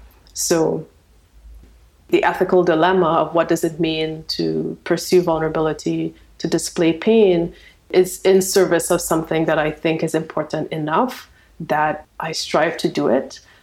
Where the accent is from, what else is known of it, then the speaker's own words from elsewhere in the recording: Trinidad & Tobago; I grew up in Trinidad and Tobago. I mean, I come from a loud place. I come from a place where everybody is like vying for, you know, entertaining each other. People dress colorfully